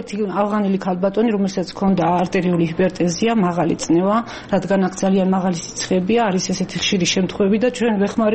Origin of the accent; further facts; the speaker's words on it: Ereti, Shida Kartli, Georgia; მე თვითონ დაბადებული და გაზრდილი ვარ ერეთში, სოფელი ერეთი გაგებული გექნათ.